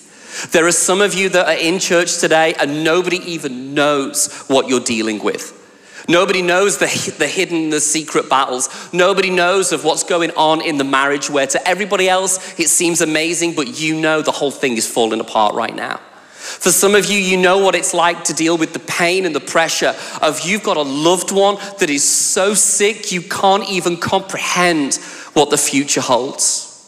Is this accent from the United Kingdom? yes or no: yes; North West England, United Kingdom; accent: Scouse; I'm going to try and tame down my Scouse accent for you all and put on my best Yorkshire because my family was from Doncaster and they all talk like that, you see.